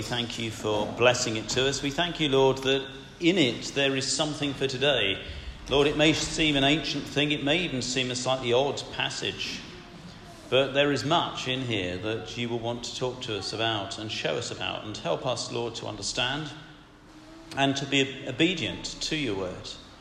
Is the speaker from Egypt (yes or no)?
no; East of England, United Kingdom; for a boy growing up in East Anglia